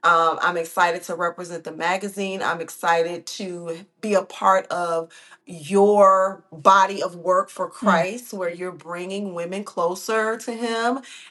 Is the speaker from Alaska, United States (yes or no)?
no; Chicago, Illinois, United States; Okay, so I was born and raised in Chicago, did my undergrad and graduate here.